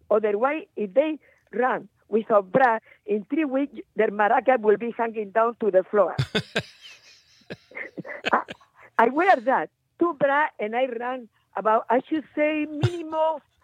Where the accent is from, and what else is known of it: Murcia, Region of Murcia, Spain; born there; English is a second language